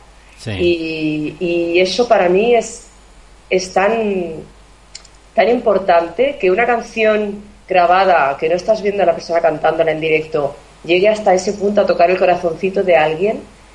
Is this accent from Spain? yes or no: yes; Córdoba, Andalusia, Spain; mi vena andaluza es mucho más grande, que aquí me he contenido mucho, no he sacado todo mi vena cordobesa, no la he sacado aquí.